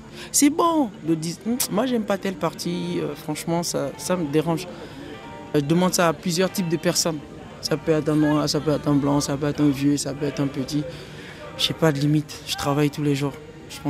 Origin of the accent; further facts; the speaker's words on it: Benin; par exemple chez moi au Bénin